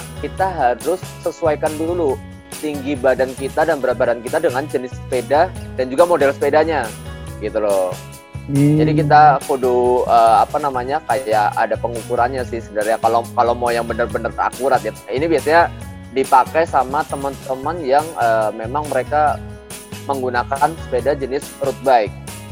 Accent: Java, Indonesia; kalau gue sebagai orang Jawa bilangnya jempale

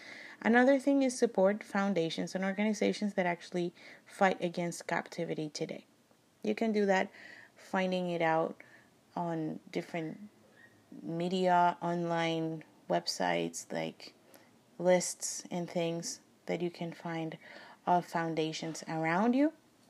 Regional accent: Colombia; English is a second language; And the third one is Renacer, which is one in Colombia. And it has 33 years of working. In my hometown, they have 33 children, actually.

